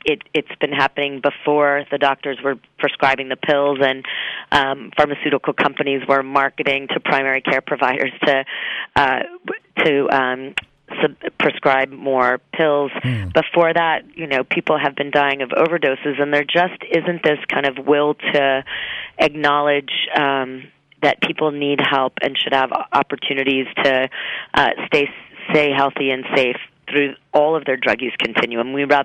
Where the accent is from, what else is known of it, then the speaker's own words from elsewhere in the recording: Kentucky, United States; you pick many states, West Virginia, Ohio, my home state of Kentucky.